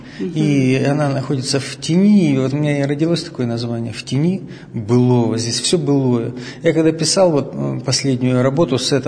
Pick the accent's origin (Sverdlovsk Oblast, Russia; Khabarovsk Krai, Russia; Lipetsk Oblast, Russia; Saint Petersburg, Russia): Sverdlovsk Oblast, Russia; Yekaterinburg; я сам екатеринбуржец. Я привязан к этой географии, ну и биографически я привязан к этим старым улицам, к домам.